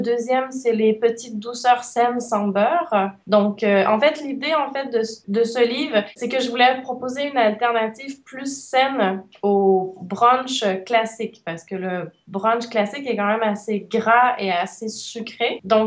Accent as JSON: {"language": "French", "region": "Quebec", "country": "Canada", "said": "Je suis québécoise et donc pour mon premier livre en France, je trouvais que le sujet était pertinent."}